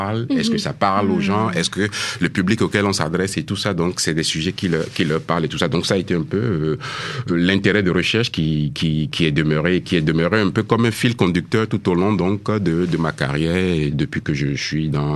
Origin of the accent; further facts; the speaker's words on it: Benin; J'ai d'abord été dans une première vie journaliste dans mon pays d'origine qui est le Bénin, en Afrique de l'Ouest.